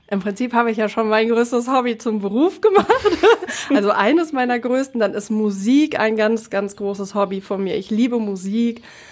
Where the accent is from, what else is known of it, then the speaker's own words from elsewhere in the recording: Bochum, North Rhine-Westphalia, Germany; also born or lived in Marl; Oh, aufgewachsen auch in verschiedenen Städten des Ruhrgebietes. Zunächst in Bochum und danach sind wir in eine kleine Stadt verzogen, nach Mahl.